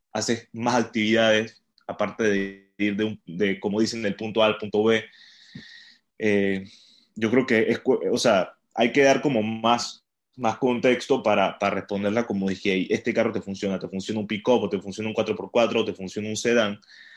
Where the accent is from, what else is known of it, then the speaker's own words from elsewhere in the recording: Panama; que somos de Panamá.